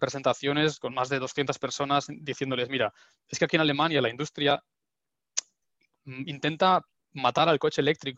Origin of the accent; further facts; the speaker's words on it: Spain; moved away; also born or lived in Germany; Digo, no, yo soy morenito, pero no, soy español.